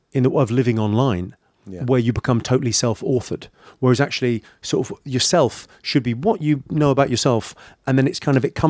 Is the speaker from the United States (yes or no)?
no; London, United Kingdom; born there; So I carry an Irish passport. I'm a first generation Irish immigrant. So my parents moved over in the early 70s. I was born in London, just outside London. But like, it's an Irish family. Everyone spoke with an Irish accent at home.